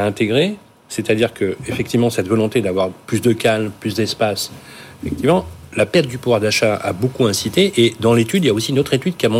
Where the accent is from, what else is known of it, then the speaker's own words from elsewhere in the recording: Lyon, Auvergne-Rhône-Alpes, France; Moi, je suis originaire de Lyon